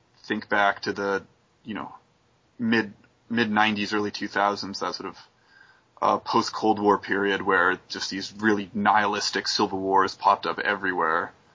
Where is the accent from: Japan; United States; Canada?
Canada; You know, that was growing up in Canada and elsewhere.